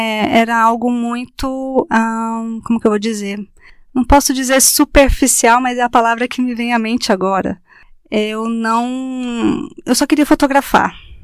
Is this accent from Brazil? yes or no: yes; Brazil; now in Germany; a Alemanha é um país lindo, é muito organizado, mas... Tem um outro lado que, como brasileira, a minha dificuldade, o meu grande desafio é o frio e a língua.